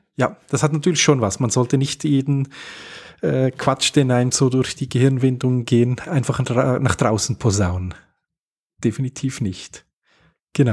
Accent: Switzerland; Bei uns in der Schweiz gibt es eine Influencerin

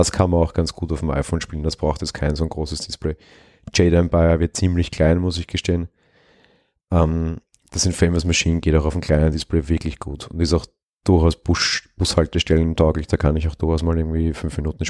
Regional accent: Vienna, Austria; Als Wiener muss ich dem Spiel sowieso 6 von 5 Sternen geben, weil gleich die erste Mission spielt im alten Wien

